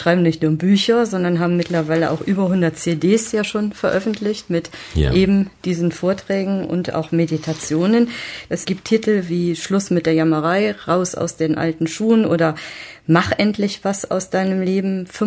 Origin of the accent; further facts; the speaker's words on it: Rhineland, Germany; Ich stamme ja auch aus dem Rheinland.